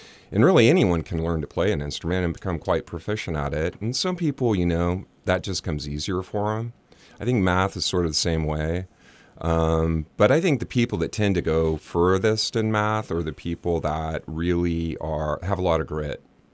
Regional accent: Fortuna, California, United States; I'm a hick from Fortuna. I grew up in Fortuna.

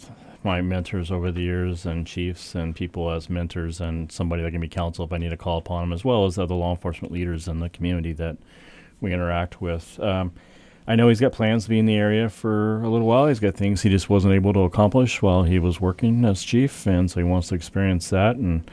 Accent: Kentucky, United States; I'm originally from Kentucky, and my retirement plans are to return home.

